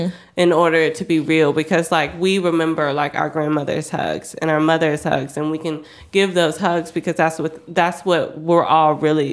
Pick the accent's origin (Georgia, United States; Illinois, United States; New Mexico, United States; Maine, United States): Georgia, United States; Atlanta; So I actually come from East Atlanta in a very weird time. The KKK was actually still meeting on top of Stone Mountain in 1996.